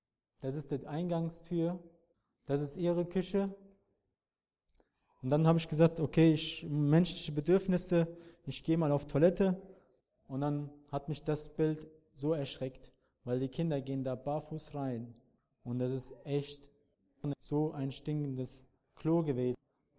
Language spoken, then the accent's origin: German; Black Sea Region, Turkey; wo ich herkomme, ist oben an der Schwarzen Meer entgegen, da wo die Christen nicht willkommen sind, das Evangelium nicht verbreitet werden darf